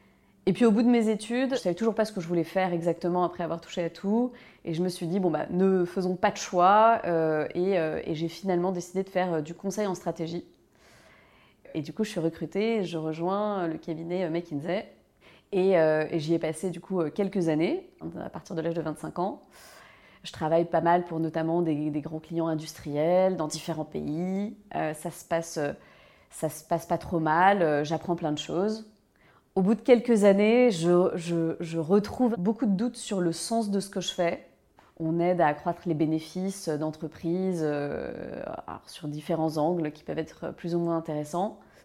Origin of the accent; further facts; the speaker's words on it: Malakoff, Île-de-France, France; J'ai grandi à Malakoff, dans le sud de Paris, d'une mère architecte et d'un père ingénieur